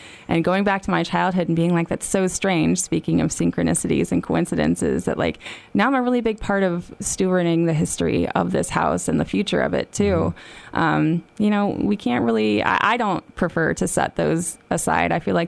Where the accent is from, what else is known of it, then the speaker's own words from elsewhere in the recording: West Coast, United States; because I'm from the West Coast. I'm not from here. I came all the way from the West Coast